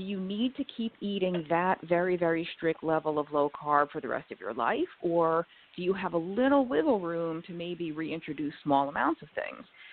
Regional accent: New York, United States; I mean, I was born and raised in New York. I ate a bagel the size of my head, like, every morning

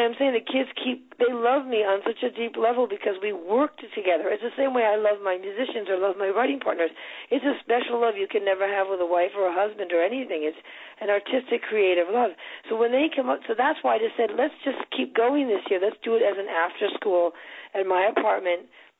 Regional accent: Manhattan, New York, United States; moved away as an adult; now in California, United States; I grew up in Manhattan my whole life till I was 31 or something.

